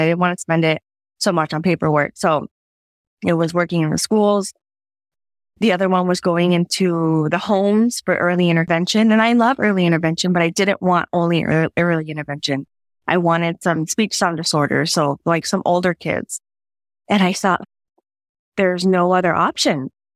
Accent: El Centro, California, United States; I'm from El Centro, California

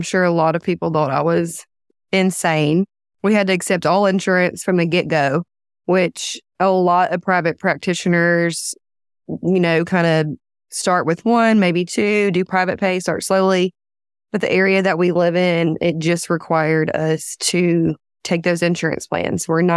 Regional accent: Louisiana, United States; I'm from DeSoto Parish, which is this little parish in Louisiana.

